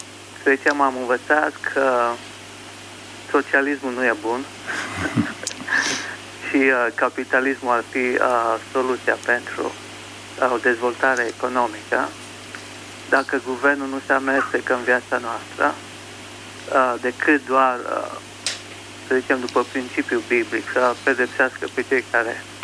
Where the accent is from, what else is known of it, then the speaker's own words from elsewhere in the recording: United States; Aici, acum sunt în Lupeni, Valea Jiului, dar eu sunt din America.